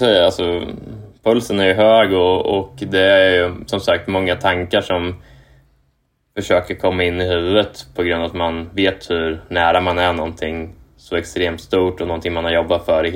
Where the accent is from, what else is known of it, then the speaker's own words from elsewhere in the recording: Kumla, Örebro County, Sweden; moved away as an adult; also born or lived in Japan; now in Indianapolis, United States; jag tror jag är född i Örebro, Örebro lasarett typ. Men jag är uppvuxen i Kumla, som är ju ja, kvart från Örebro. Och bodde där egentligen till jag var 18 typ, när jag flyttade till Japan.